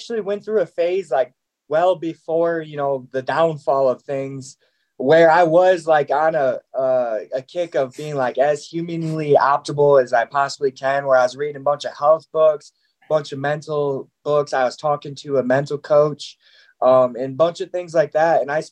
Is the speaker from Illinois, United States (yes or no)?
yes; Illinois, United States; I had to move back home, back to my hometown in Illinois.